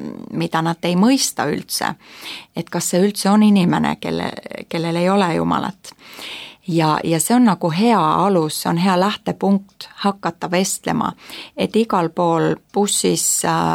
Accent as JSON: {"language": "Estonian", "town": "Kauhava", "region": "South Ostrobothnia", "country": "Finland", "second_language": "Estonian", "said": "kui sa elad kuskil Lääne-Soomes Kauhavas, kust meie tuleme ja oleme pärit"}